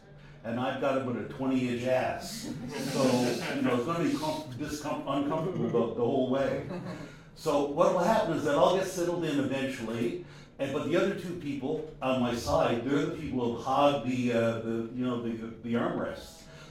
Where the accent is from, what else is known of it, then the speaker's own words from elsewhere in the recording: Cornbrook, Newfoundland and Labrador, Canada; born there; also born or lived in Ontario; now in St. John's, Canada; I'm a born Newfoundlander. I was born in Cornbrook late into the last century, so let's say that. And lived mostly in Ontario, but just moved back to St. John's a couple of years ago.